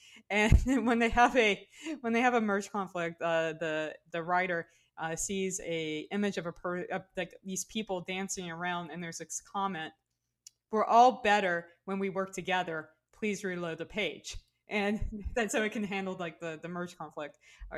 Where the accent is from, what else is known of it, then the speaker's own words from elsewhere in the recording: New Orleans, Louisiana, United States; it's like growing up in New Orleans, I've seen, you know, Mardi Gras